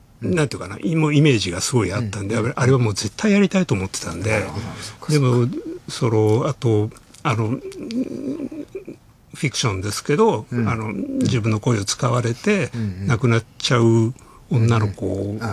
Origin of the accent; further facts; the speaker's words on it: Kyoto, Japan; now in Tokyo, Japan; 僕京都が出身なんですよ。だからそのあの事件が起こった1984年っていうのはちょうどね、東京に出てきて1年ぐらいかな